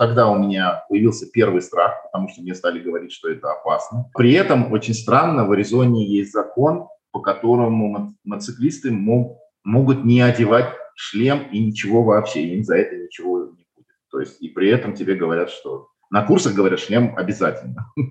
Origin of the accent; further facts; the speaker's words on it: Moscow, Russia; Я сам из Москвы и всегда хотел кататься в Москве